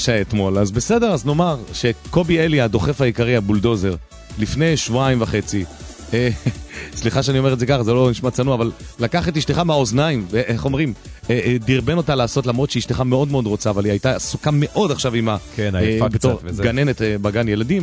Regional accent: Rishon LeZion, Central District, Israel; אני גדלתי איתם בראשון לציון.

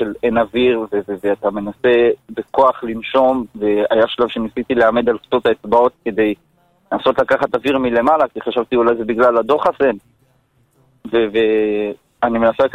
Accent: Modiin Illit, Judea and Samaria Area, Israel; אני ממודיעין עילית.

